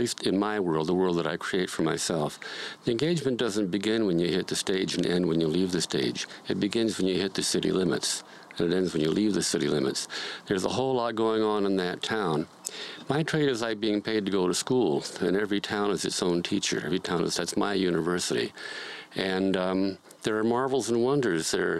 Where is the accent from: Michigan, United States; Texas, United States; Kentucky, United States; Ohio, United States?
Ohio, United States; Cleveland; born there; I was born in Cleveland, Ohio, in 1935.